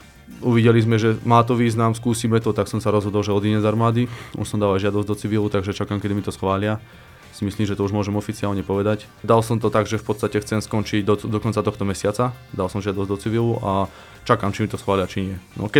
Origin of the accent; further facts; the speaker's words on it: Banská Bystrica, Banská Bystrica Region, Slovakia; also born or lived in Zvolen; takže ja som taký stred, že vyrastal som aj v Bystrici, aj vo Zvolene a my sme sa to sťahovali